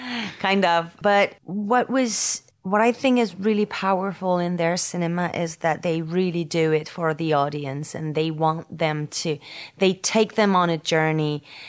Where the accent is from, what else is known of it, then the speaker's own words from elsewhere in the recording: Paris, Île-de-France, France; accent: French Parisian; English is a second language; to lose my French Parisian accent.